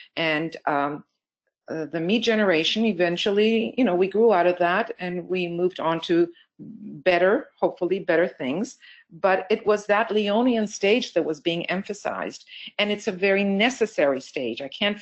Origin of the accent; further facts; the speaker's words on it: Canada; I'm a Canadian. I'm not involved with American politics, but you know, it's on the news all the time.